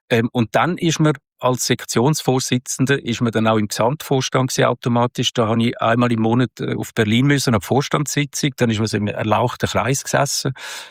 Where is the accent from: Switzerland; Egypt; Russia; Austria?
Switzerland; man hat sowieso, einen gewissen Sympathie- und Doofheitsbonus als Schweizer.